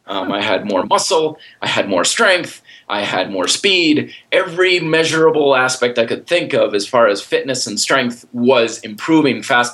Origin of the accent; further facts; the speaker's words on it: Vermont, United States; I grew up in Vermont and never was much for like team sports.